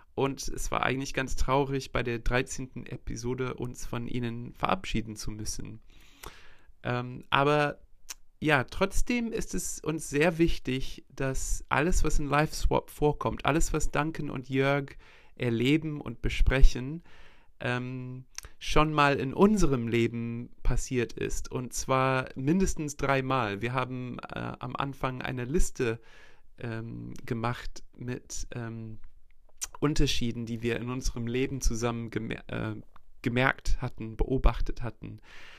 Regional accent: Wellington, New Zealand; German is a second language; now in Germany; Ich komme aus Neuseeland, bin in Wellington geboren

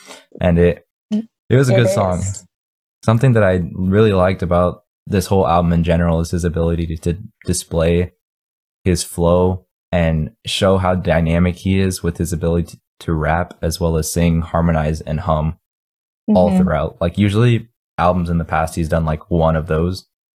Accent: Texas, United States; As a Texan, I feel like he's specifically talking to us right there, speaking our Texan language.

